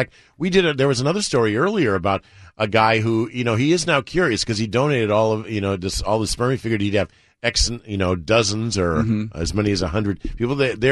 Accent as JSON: {"language": "English", "town": "Miami", "region": "Florida", "country": "United States", "tie": "born or raised there", "said": "I grew up in Miami where people speak Spanish and their kids speak English."}